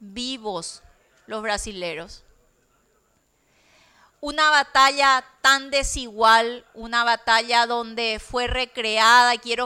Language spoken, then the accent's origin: Spanish; Paraguay; realmente cuando uno lo ve y siente lo que hicieron nuestros antepasados para que nosotros sigamos hoy como paraguayos